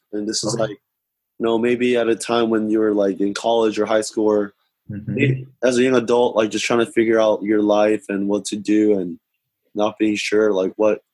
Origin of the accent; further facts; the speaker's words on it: California, United States; because we're both Asians, and I grew up in Orange County